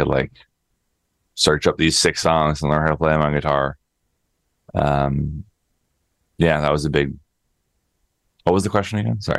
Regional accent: Wisconsin, United States; born there; also born or lived in Minneapolis; now in New York, United States; I was born in Wisconsin.

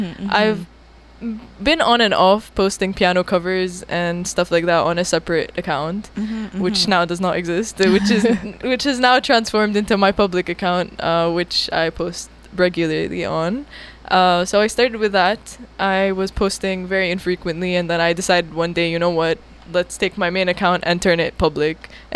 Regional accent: Jordan; moved away as an adult; now in Canada; I'm a Jordanian Palestinian. I grew up in Jordan all my life. I moved to Canada 2 years ago to pursue my major, computer science, as you said.

